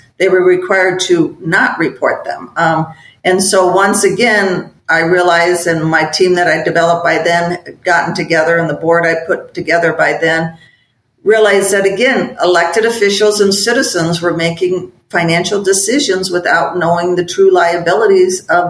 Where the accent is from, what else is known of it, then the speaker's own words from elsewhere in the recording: Illinois, United States; especially in my home state of Illinois